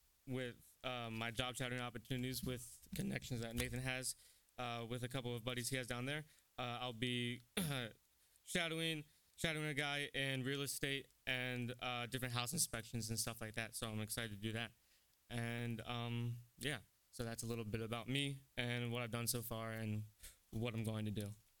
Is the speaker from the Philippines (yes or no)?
no; Telford, West Midlands, United Kingdom; now in Southwest Florida, United States; I'm from the South Turner, Telford area, and about 5 years ago, probably a little over 5.5 years, me and my family moved down to Southwest Florida. So that is where I live now.